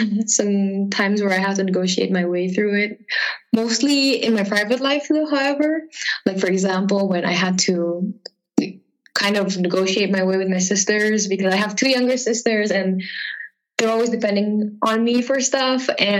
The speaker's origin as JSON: {"language": "English", "country": "Indonesia", "said": "I come from Indonesia"}